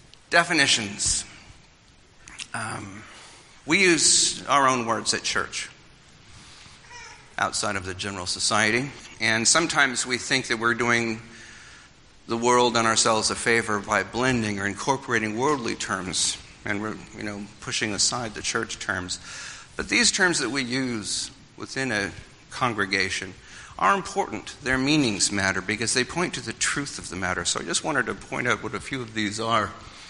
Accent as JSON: {"language": "English", "country": "Ireland", "said": "No, I'm Irish, I can say this."}